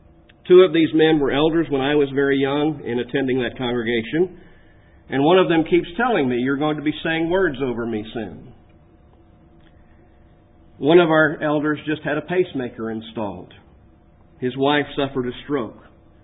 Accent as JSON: {"language": "English", "town": "Lakeland", "region": "Florida", "country": "United States", "tie": "born or raised there", "said": "I serve as an evangelist for a congregation of God's people in my hometown in Lakeland, Florida. That is where I grew up"}